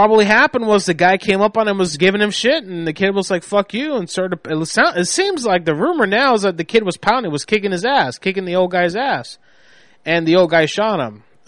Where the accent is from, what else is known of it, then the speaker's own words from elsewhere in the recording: Florida, United States; That's the town over from where I live, where I grew up in Florida. I grew up one town over, right across the river from Sanford.